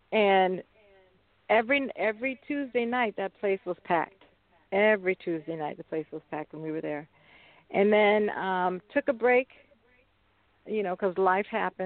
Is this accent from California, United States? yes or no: yes; San Francisco, California, United States; at the time I grew up in San Francisco in the Haight-Ashbury area. So I would always watch my aunt in Golden Gate Park.